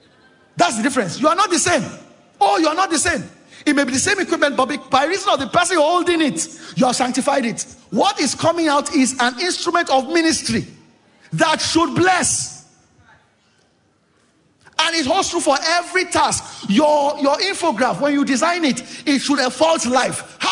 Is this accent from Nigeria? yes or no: yes; Ikorodu, Lagos, Nigeria; where I grew up, my street where I grew up in Ikorodu, she was attended the church on my street